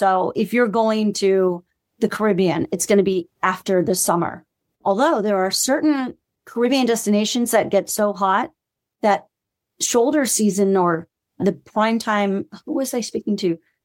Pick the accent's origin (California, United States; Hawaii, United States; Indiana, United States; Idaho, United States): Hawaii, United States; I grew up in Hawaii.